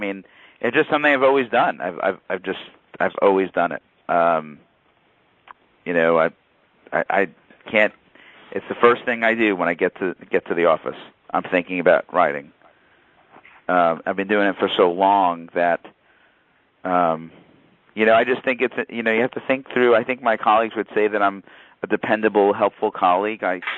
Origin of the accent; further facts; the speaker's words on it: New York, United States; I'm a New Yorker, so somehow I say some things that comes across the wrong way